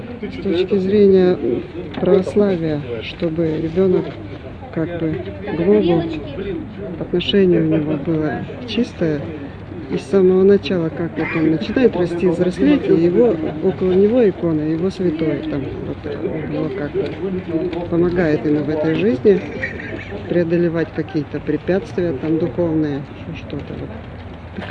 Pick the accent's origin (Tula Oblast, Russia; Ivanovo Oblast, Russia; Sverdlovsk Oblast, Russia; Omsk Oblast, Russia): Sverdlovsk Oblast, Russia; Novouralsk; я из Новоуральска.